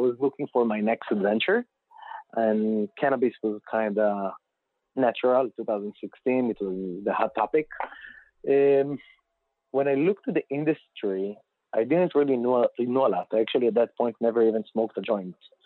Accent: Israel; moved away as an adult; now in United States; So my story is, I was born and raised in Israel, grew up there

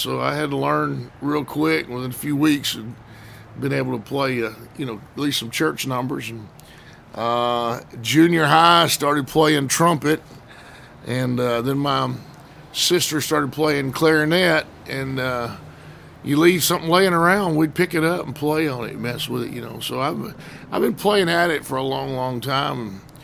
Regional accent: El Dorado, Arkansas, United States; I'm from South Arkansas, El Dorado, Arkansas, but my dad is from the northeastern corner of Louisiana, so I get to claim both states.

